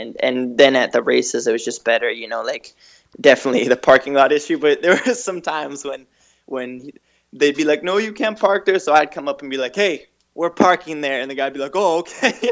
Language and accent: English; California, United States; I came from Northern California